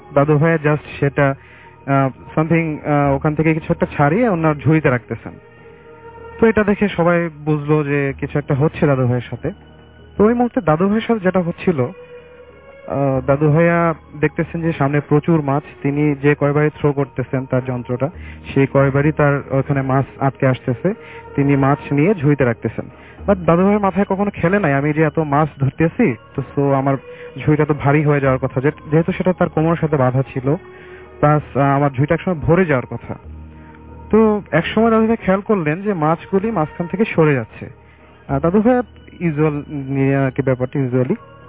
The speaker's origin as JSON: {"language": "Bangla", "town": "Tangail", "region": "Dhaka Division", "country": "Bangladesh", "tie": "born or raised there", "lives_now": "Dhaka, Bangladesh", "said": "মহাখালী থেকে এসেছি, আমার হোম টাউন টাঙ্গাইল।"}